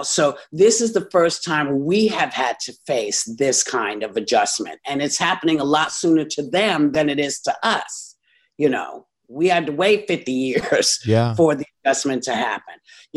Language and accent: English; New York City, New York, United States; New York, Manhattan.